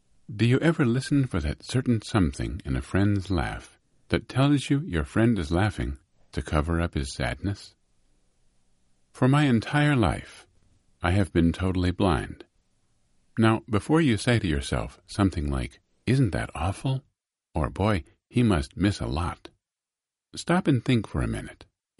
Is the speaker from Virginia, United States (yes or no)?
yes; Possum Hollow, Virginia, United States; I grew up in Possum Hollow, Virginia, population 24. It's now 23. Actually, it's now a ghost town because nobody lives there.